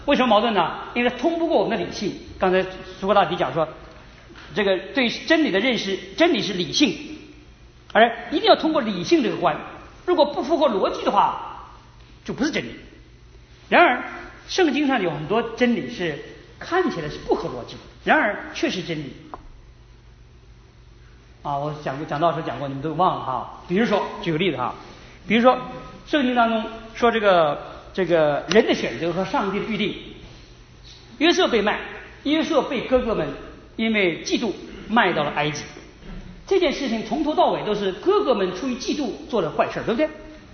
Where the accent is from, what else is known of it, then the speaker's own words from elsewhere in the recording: China; 我们中国人